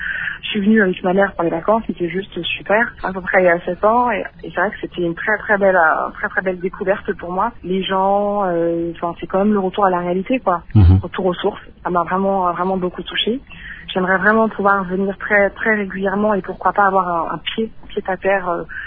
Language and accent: French; France; born there; moi je suis née en France. Mes parents sont arrivés en 1983. Ils font partie de la première vague d'immigrés congolais vers la France.